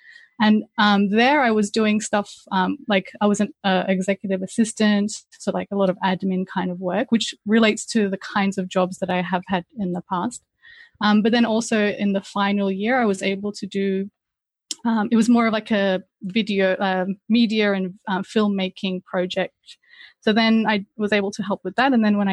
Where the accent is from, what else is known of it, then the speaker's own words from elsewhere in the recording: Brisbane, Queensland, Australia; English is a second language; also born or lived in Iran; I was 7 years old when my parents, we moved to Australia, to Brisbane, and I've lived here since. So I'm 35 now, so most of my life has been here, but I was born in Iran